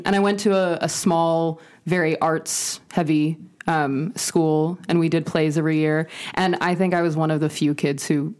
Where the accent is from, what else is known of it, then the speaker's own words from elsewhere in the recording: Santa Cruz, California, United States; I am from Santa Cruz, California. So a teeny little surf town, about an hour and a half south of San Francisco. I grew up in the woods, so up in the mountains surrounding Santa Cruz.